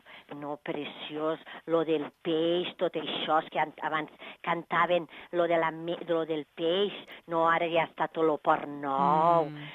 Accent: L'Ametlla de Mar, Catalonia, Spain; jo soc d'aquí, bueno, soc de l'Ametlla, calera

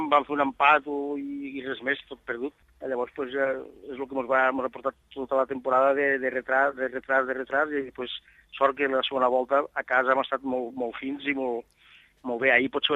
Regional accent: L'Ampolla, Catalonia, Spain; estic molt content pel Camarles i per l'Ampolla, que és el meu poble

